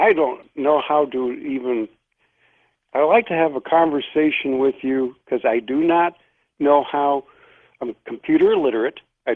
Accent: Hollywood, California, United States; born there; I was born in Hollywood, La Brea Hospital.

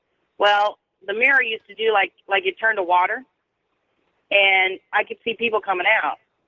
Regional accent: Portland, Oregon, United States; now in Goddard, United States; When I was a kid, I grew up in Portland, Oregon

